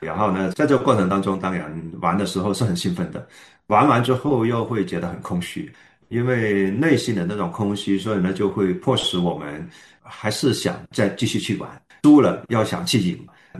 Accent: China; moved away; 我想我从中国过来的，那都虽然信了主

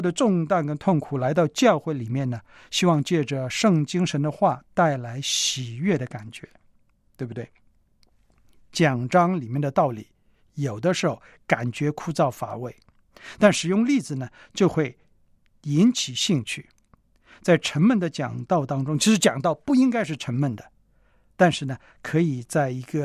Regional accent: China; 坦白说，我们中国人呢，在这方面是很进步的。

